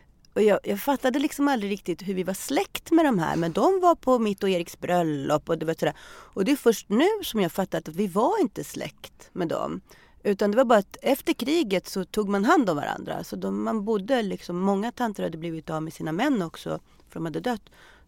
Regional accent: Lidingö, Stockholm County, Sweden; Jag är uppväxt på Lidingö, en av Sveriges rikaste kommuner, men i höghus.

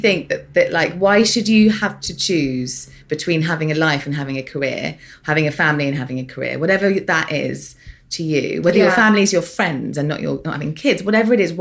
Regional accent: United Kingdom; We're both British here.

